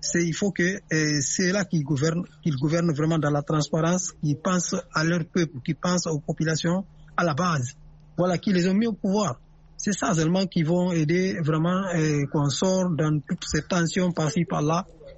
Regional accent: Guinea; Même dans mon pays d'origine, la Guinée

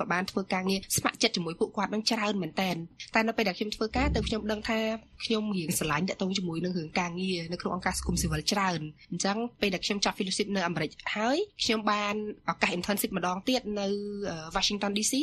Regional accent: Kampong Som, Preah Sihanouk, Cambodia; also born or lived in Kandal; ខ្ញុំកើតនៅខេត្តកណ្ដាលម្ដាយឪពុកខ្ញុំគឺសត្វតែអ្នកខេត្តកណ្ដាលទាំងអស់នៅស្រុកបុកកពូលប៉ុន្តែបន្ទាប់ពីគាត់រៀបការហើយគាត់ទៅនៅកំពង់សោមខ្ញុំរៀនចប់ថ្នាក់ទី12នៅកំពង់សោម

